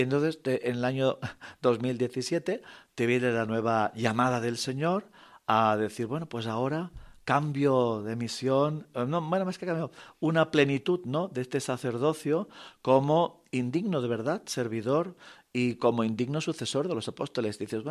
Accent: Cornellà de Llobregat, Catalonia, Spain; Yo soy del clero de Barcelona, yo me formé de pequeñito ya en el seminario menor de Barcelona, con 14 años, manifesté al párroco de mi parroquia, de un barrio obrero, de un pueblo de mucha también inmigración, en Cornellà de Llobregat

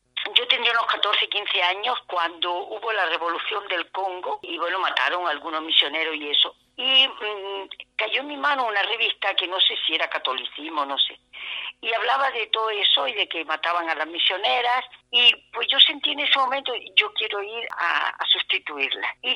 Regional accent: Pitres, Andalusia, Spain; Yo soy de Pitre.

